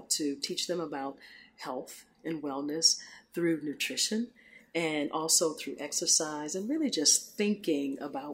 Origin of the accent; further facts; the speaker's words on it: Houston, Texas, United States; as I said earlier, I'm a physician, OBGYN, and I grew up in Houston.